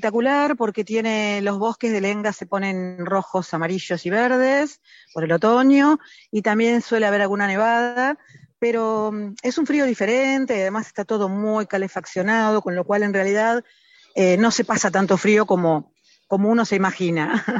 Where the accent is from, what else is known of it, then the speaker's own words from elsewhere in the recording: Argentina; moved away as an adult; now in Uruguay; yo soy argentina, residente legal uruguaya, y viví, todavía sigo estando mitad y mitad, tengo un hijo en Uruguay y una hija en Buenos Aires, y viví 25 años en Punta del Este